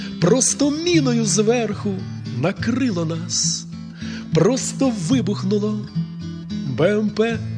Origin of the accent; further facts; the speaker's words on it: Dnipro, Dnipropetrovsk Oblast, Ukraine; Я з Дніпра